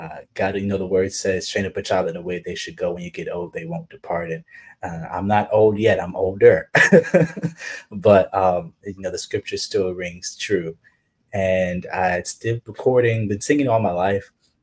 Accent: Miami, Florida, United States; now in New York, United States; I'm originally from Miami, Florida. Shout out to 305. I moved to the New York City area. It's been about 18 months now.

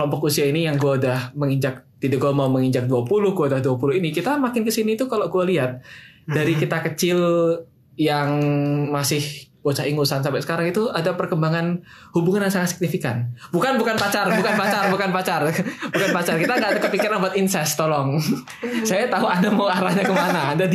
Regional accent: Samarinda, East Kalimantan, Indonesia; born there; Gue lahir di Samarinda, pas bokap nyokap gue itu baru setahun nikah.

